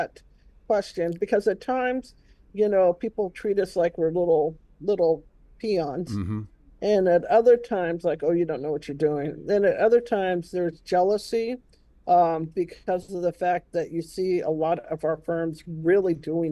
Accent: California, United States; when I go back home to Kansas, I'm from California, but I consider the reservation one of my homes.

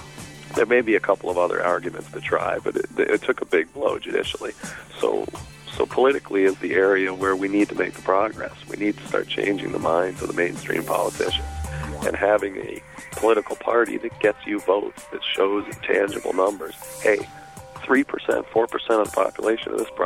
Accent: Michigan, United States; I grew up outside of Detroit, Michigan, and I got popped for marijuana 3 times in my teens

